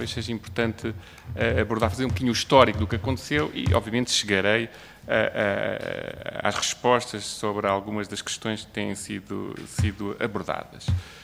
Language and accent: Portuguese; Portugal; como português, sinto muito orgulhoso de ter um português a liderar a inovação do grupo